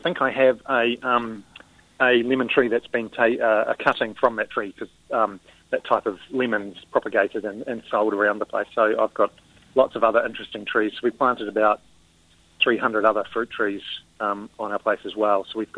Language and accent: English; Waikato, New Zealand; because I grew up in the Waikato eating fruit off trees at home.